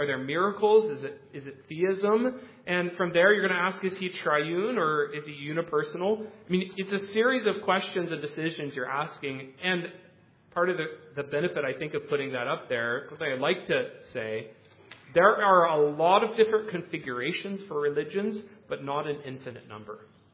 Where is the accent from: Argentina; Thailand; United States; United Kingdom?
Thailand; I grew up Buddhist, and so that's okay. I'm from Thailand, so I'm Buddhist.